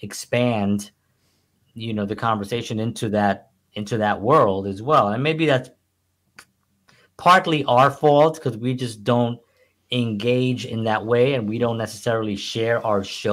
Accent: Bronx, New York, United States; We have done shows about growing up in the Bronx.

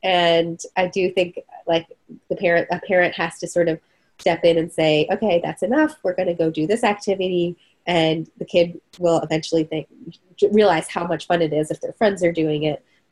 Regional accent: Maryland, United States; Where I grew up in Maryland, it's swimming is a really big sport there.

